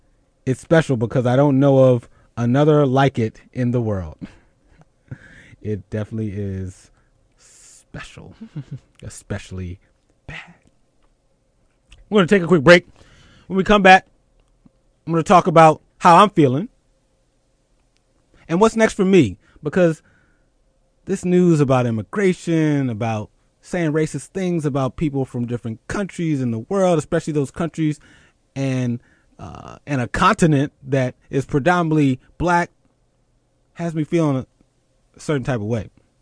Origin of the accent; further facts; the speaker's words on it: Philadelphia, Pennsylvania, United States; Those listening in Pennsylvania. My home state.